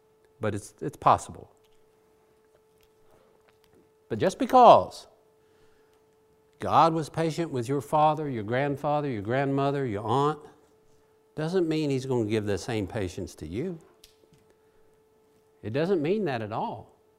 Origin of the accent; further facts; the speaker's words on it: Virginia, United States; we're like from Virginia, so we're a Virginian.